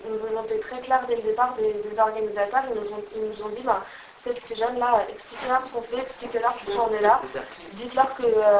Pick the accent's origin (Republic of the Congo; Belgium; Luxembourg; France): France; on nous a dit en tant que Français, ils ne nous arrêteraient rien du tout